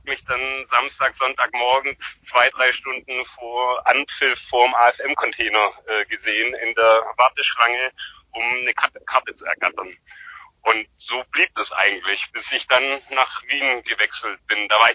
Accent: Stuttgart, Baden-Württemberg, Germany; ich komme aus Stuttgart ursprünglich.

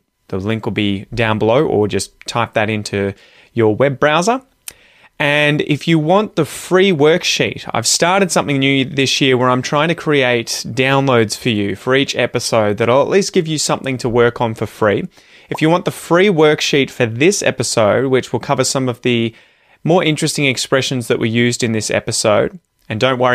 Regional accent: Australia; I'm an Aussie, so it's an Aussie joke, I guess.

